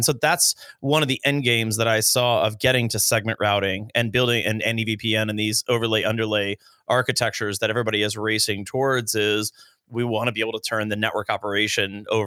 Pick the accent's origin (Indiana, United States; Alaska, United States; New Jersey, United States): Indiana, United States; Christmas Story is very near and dear to my heart growing up in Northwestern Indiana.